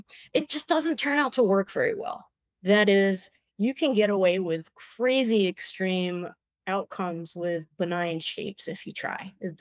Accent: Massachusetts, United States; You grab a state, like, say, my home state of Massachusetts.

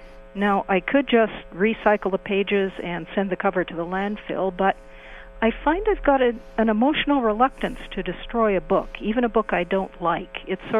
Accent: Hillsboro, Oregon, United States; Hillsboro, Oregon.

